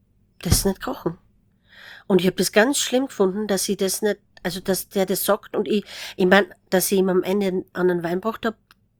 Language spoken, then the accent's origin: German; Austria; natürlich, ne, so als Österreicherin, blaufränkisch zweigelt, das waren meine Geschmacksbilder.